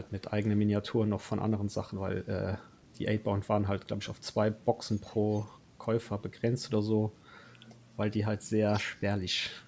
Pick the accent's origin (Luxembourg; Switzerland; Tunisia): Luxembourg; Ich komme ursprünglich aus Luxemburg und da gab es halt keinen Warhammer-Laden oder ähnliches.